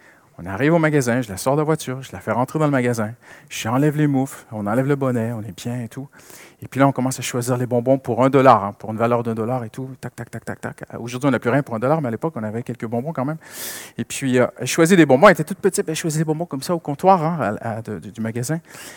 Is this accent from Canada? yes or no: yes; Canada; Il y a de nombreuses années, j'étais au Canada. Hein, je suis Canadien, si vous ne l'avez pas remarqué encore, j'ai un petit accent.